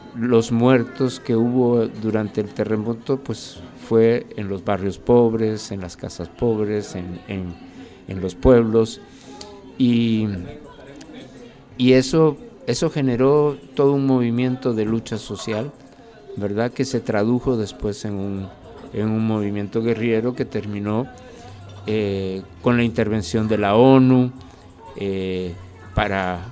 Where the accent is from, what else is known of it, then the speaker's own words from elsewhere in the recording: Guatemala; now in Spain; soy de Guatemala